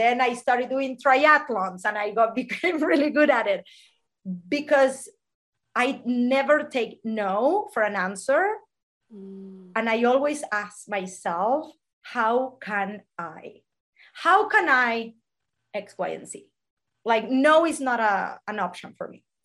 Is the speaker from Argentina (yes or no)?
yes; Buenos Aires, Argentina; moved away as an adult; also born or lived in Spain; So I was born in Argentina. I lived in Buenos Aires until I was 21. So I was a city rat, if you want to call it. Buenos Aires is a huge city.